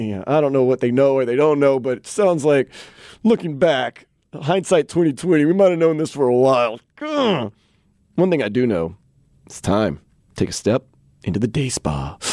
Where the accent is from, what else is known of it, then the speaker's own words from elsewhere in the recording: Louisiana, United States; Well, I'm not getting into that, man. I'm from Louisiana.